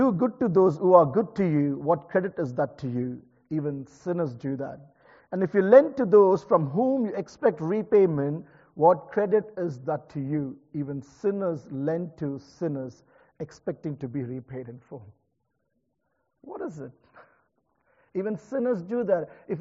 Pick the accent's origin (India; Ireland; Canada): India; And I come from India where it's a constant struggle and battle